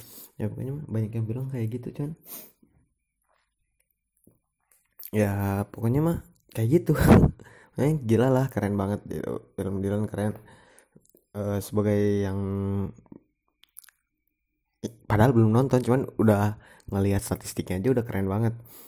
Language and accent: Indonesian; Bandung, West Java, Indonesia; Sebagai orang Bandung gitu